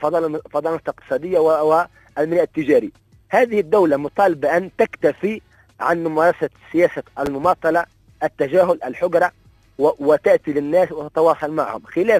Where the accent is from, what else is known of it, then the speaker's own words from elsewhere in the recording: Tunisia; نحن تونسيون، علينا أن نتعامل معنا كتونسيين